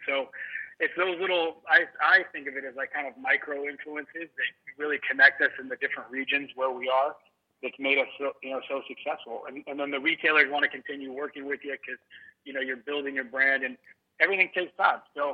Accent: California, United States; I'm growing up in California and actually visiting Daytona for the first time this past weekend.

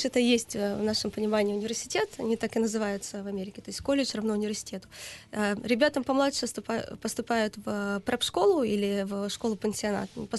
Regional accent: Berdyansk, Zaporizhzhia Oblast, Ukraine; Я сама из Бердянска, Запорожской области, как бы из простой довольно семьи

